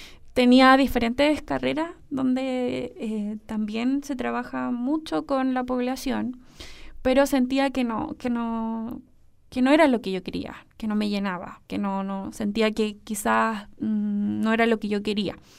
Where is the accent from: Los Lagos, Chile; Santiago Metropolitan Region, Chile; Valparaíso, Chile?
Los Lagos, Chile; Osorno; Sí, soy de acá de Osorno.